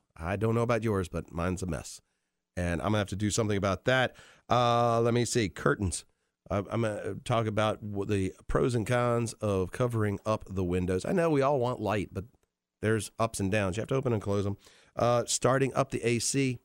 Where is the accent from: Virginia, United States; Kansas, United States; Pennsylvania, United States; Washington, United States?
Virginia, United States; Richmond; also born or lived in Cumberland; Well, I mean, the first place I lived was Cumberland, Virginia, but I say I'm from Richmond.